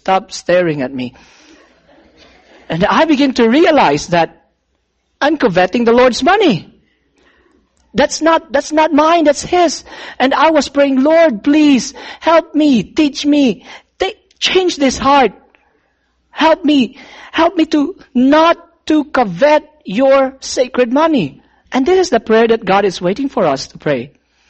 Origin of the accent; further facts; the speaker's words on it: Philippines; as a Filipino, I bring my calculator and try to convert the currency into Filipino peso.